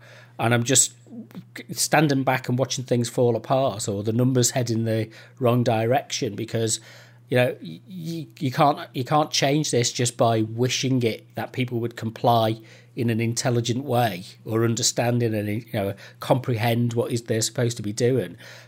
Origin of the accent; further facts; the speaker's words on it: Liverpool, North West England, United Kingdom; I come from Liverpool. I grew up in Liverpool in the 70s and 80s.